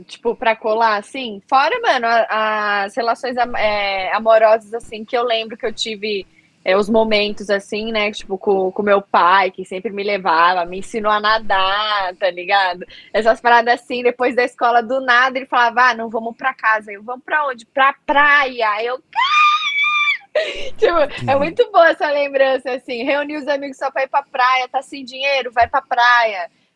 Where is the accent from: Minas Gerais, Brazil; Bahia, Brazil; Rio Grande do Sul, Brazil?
Bahia, Brazil; Eu fui criada caiçara, né? Tipo assim... Sou baiana, mas sou criada caiçara.